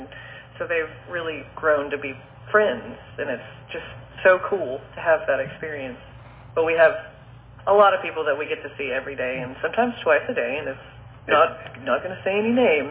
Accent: Nashville, Tennessee, United States; No, I was born and raised in Nashville. I was actually born in Donelson, which, if you're from Nashville, you know it's just a suburb

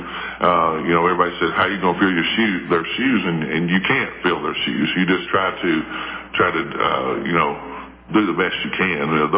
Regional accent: Cookeville, Tennessee, United States; I'm originally from Cookeville. Played ball for Coach Strong in eighth grade.

